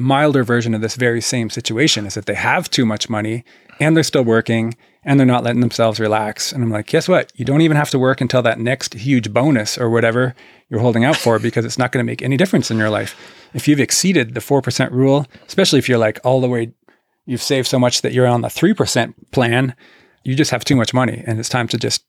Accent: Canada; Again, as a Canadian, I would always say this

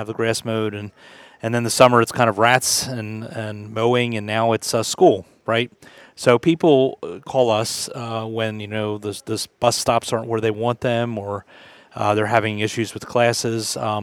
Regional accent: Perry Hall, Maryland, United States; She's from my hometown of Perry Hall.

